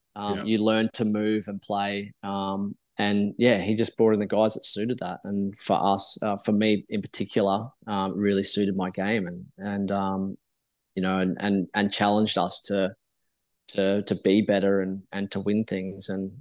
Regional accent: Australia; I'm Aussie through and through, and had nothing like that. So UK passport, no EU passport.

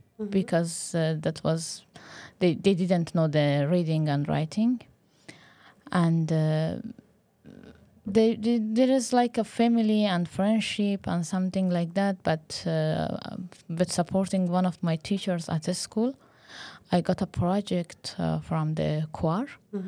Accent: Ghazni, Afghanistan; from Afghanistan. As you told, I was born in Ghazni province, the most insecure province of Afghanistan

